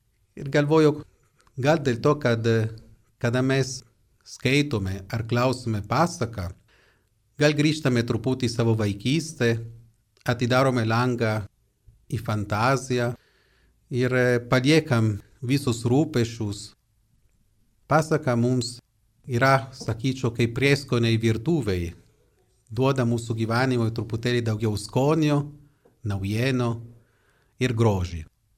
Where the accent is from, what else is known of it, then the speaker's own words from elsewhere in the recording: Turin, Piedmont, Italy; born there; Lithuanian is a second language; esu italas, esu salizietis ir iš tos pačios gimtinės, gimęs Turine, kaip Bruno Ferrero.